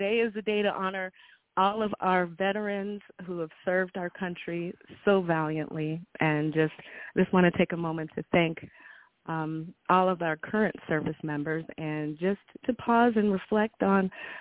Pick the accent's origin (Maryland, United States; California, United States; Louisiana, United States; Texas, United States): Maryland, United States; Upper Marlboro; So first, I'd like to just say I'm actually from Upper Marlboro, Maryland, not Upper Marlboro, Minnesota.